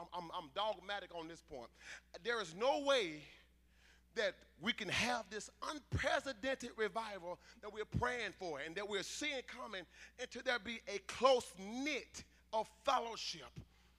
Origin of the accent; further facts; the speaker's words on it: Mississippi, United States; You know, I'm fresh from Mississippi. That's where we communicated.